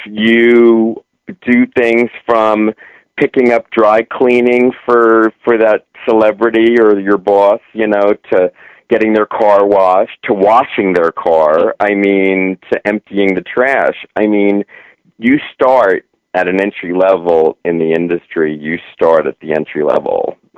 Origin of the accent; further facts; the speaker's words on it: New Jersey, United States; Yeah, I'm a Jersey boy.